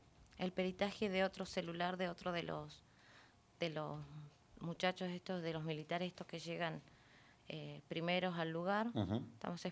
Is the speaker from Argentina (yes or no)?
yes; Zapala, Neuquén, Argentina; Nosotros somos personas de bien, de trabajo, somos ciudadanos de Zapala.